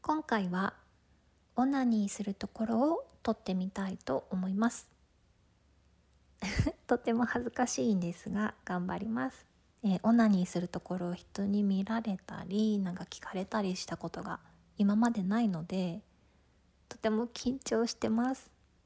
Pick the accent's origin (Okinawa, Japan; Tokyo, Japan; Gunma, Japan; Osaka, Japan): Tokyo, Japan; 出身地は東京です。